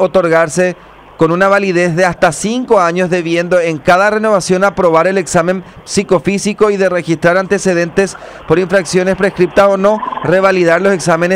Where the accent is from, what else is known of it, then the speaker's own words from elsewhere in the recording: San Pedro de Ycuamandiyú, San Pedro, Paraguay; born there; porque soy nacido en San Pedro de Cuamandichú